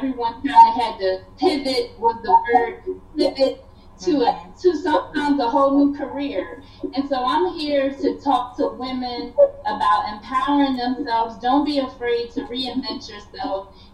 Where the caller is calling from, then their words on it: Ireland; So I'm actually calling from Ireland, so I'm a little bit further away than everyone else